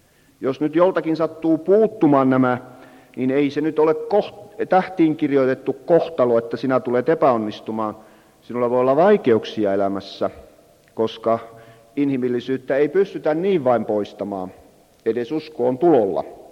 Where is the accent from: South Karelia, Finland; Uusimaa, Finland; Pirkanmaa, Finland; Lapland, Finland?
Lapland, Finland; minä nyt puhun tuolla tavalla lappilaisen karkeasti, koska olen sieltä päin kotoisin